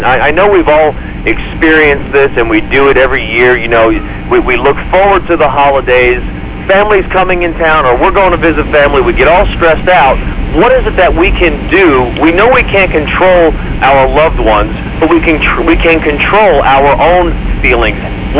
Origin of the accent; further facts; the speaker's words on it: New Jersey, United States; I'm from New Jersey.